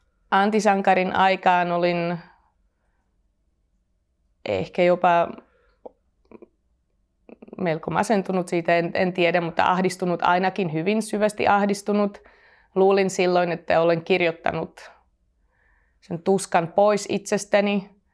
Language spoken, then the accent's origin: Finnish; Slovakia; Finnish is a second language; now in Finland; Olen alun perin Slovakiasta ja edelleenkin julkaisen myös slovakiksi, mutta pääosin suomeksi.